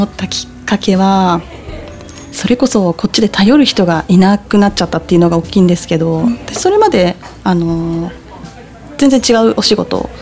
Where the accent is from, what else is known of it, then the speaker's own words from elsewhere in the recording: Okayama, Japan; 私もそうですね、私の岡山の地元だと病児保育もこちらと違って、